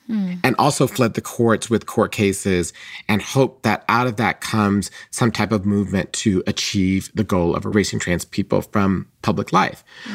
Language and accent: English; Atlanta, Georgia, United States; So for me, I was a trans person growing up in Atlanta in the 1980s, and my mom got Essence magazine.